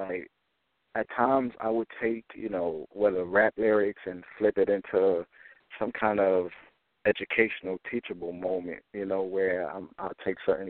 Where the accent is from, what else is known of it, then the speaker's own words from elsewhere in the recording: Harlem, New York, United States; You know, I'm originally from Harlem, New York, you know, and at that time, growing up in Harlem, it wasn't the easiest thing to do.